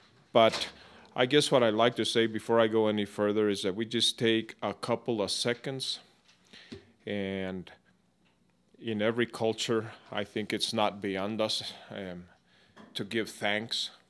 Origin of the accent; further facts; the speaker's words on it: Abiquiu, New Mexico, United States; Like I said, I'm from Abiquiu. I've been there all my life.